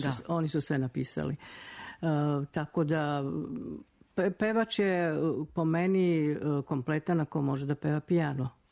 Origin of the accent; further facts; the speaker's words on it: Podgorica, Montenegro; Moje detinjstvo u Podgorici, tadašnjem Titogradu. Imala sam 13 godina i učenica osnovne škole.